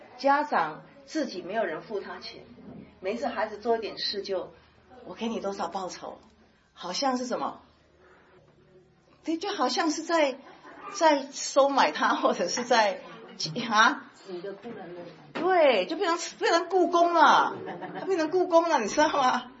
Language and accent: Chinese; China; 我们从中国来，我们知道跟这里是不一样的。